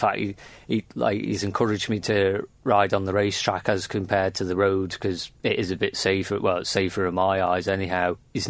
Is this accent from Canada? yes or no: no; Jurby East, Isle of Man; I'm from Jerby East and I'm competing in this year's Manx Grand Prix.